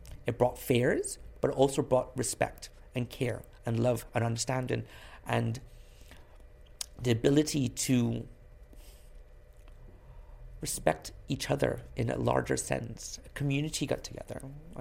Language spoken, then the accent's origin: English; Barbados; I grew up in Barbados.